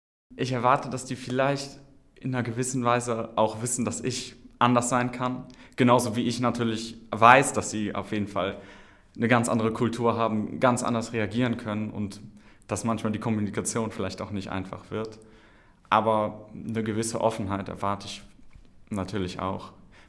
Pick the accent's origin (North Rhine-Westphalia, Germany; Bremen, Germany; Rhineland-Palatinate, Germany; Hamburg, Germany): North Rhine-Westphalia, Germany; Aachen; ich komme hier aus Aachen, wohne sozusagen direkt um die Ecke